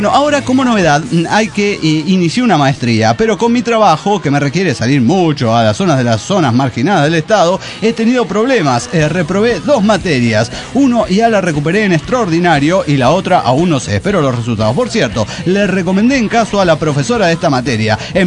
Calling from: Mexico City, Mexico; de Ciudad de México.

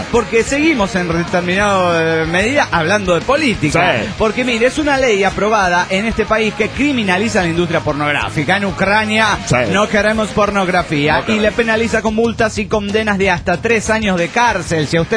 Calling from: Mendoza, Argentina; No sé si soy K de Mendoza, Argentina.

